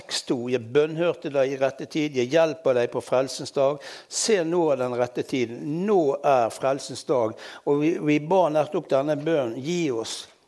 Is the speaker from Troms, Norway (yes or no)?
no; Bergen, Vestland, Norway; Jeg er bergenser jeg også.